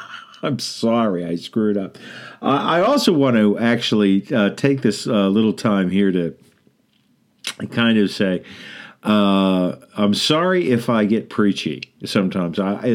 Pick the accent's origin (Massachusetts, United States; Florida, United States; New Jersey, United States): Massachusetts, United States; Boston; moved away; I was brought up in Boston. My father worked at a business in Boston, and he was laid off, and he saw the change.